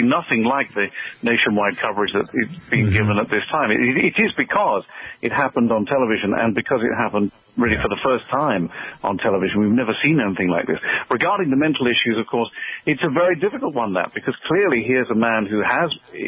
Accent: Portsmouth, South East England, United Kingdom; Originally Portsmouth in the United Kingdom. It's a big naval base, just like Portsmouth in New Hampshire.

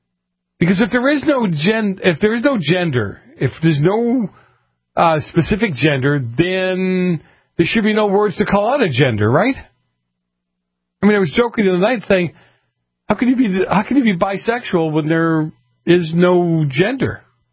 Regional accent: Massachusetts, United States; Some of the really whack stories come out of Massachusetts, my home state.

